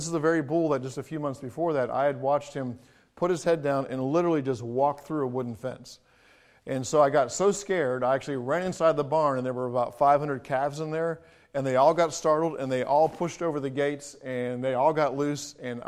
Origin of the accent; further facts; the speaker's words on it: England, United Kingdom; I know growing up in England, I actually grew up on a cattle farm for a time.